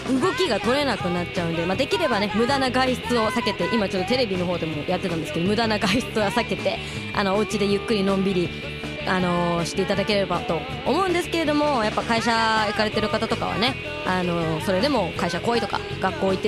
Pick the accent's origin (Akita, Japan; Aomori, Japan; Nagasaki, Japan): Aomori, Japan; 私青森出身なんで